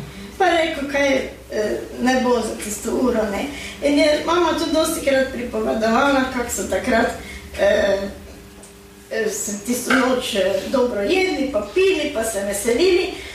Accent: Studenci, Drava, Slovenia; born there; na Studence, moj rojstni kraj

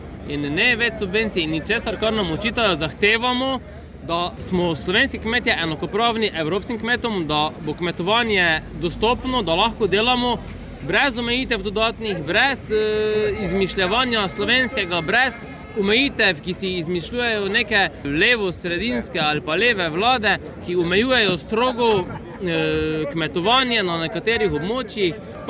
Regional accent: Sveti Jurij ob Ščavnici, Mura, Slovenia; Prišli smo iz Pomurja, natančneje Svetega Jurija v Šavnici.

